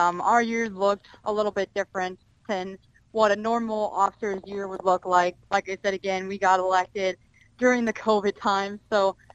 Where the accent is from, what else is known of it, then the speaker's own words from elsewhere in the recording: Forbes, North Dakota, United States; obviously. I come from Forbes originally, Forbes, North Dakota.